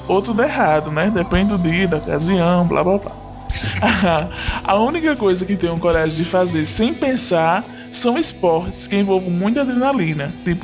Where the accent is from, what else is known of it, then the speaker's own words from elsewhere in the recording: Osasco, São Paulo, Brazil; Como eu disse, sou de Osasco, lá em São Paulo